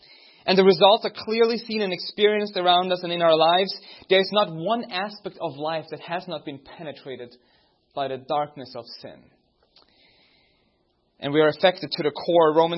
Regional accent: Austria; English is a second language; now in United States; Don't be distracted by my accent. I'm from Austria. I try to hide

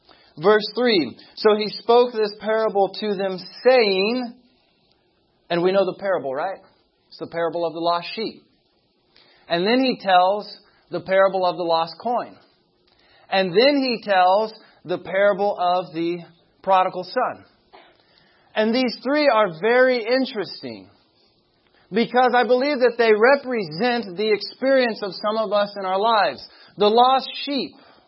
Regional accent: Madison, Tennessee, United States; now in California, United States; Originally, I come from Madison, Tennessee. That's where I was born and raised.

